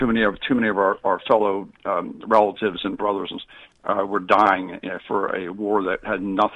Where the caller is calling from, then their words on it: New Jersey, United States; I'm from New Jersey.